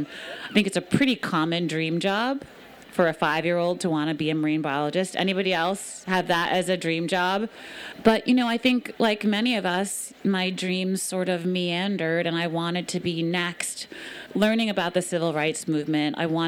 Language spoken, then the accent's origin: English; Brooklyn, New York, United States; now in Maine, United States; I grew up in Brooklyn in New York City for my whole childhood